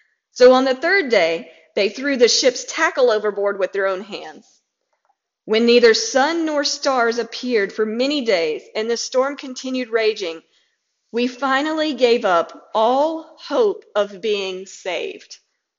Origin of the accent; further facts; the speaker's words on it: United States; And so I know I personally put too much faith in the fact that I'm an American.